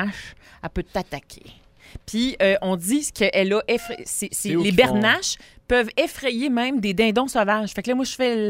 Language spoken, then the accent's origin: French; Saint-Lambert, Quebec, Canada; qui se rendaient vers Saint-Lambert, oui, mon village natal.